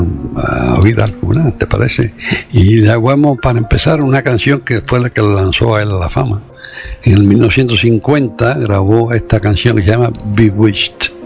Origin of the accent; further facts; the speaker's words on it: Canary Islands, Spain; Yo no soy catalán, yo soy gallego, isleño, y, o sea, canario. Yo no tengo nada de catalán.